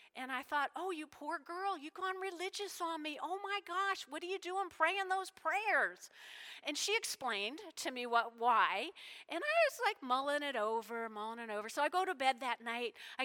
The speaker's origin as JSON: {"language": "English", "region": "New Jersey", "country": "United States", "tie": "born or raised there", "said": "you all know I grew up in North Jersey, but my grandmother flew us out to California to stay for a month on the beach."}